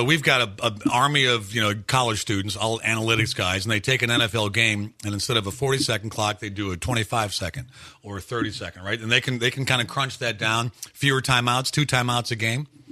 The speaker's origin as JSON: {"language": "English", "town": "Cleveland", "region": "Ohio", "country": "United States", "tie": "born or raised there", "said": "Growing up in Cleveland, our favorite rule was you had to dive over the snow pile."}